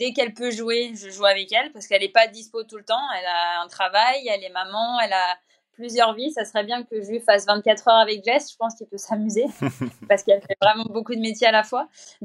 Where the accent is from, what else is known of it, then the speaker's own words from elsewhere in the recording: France; en tant que Française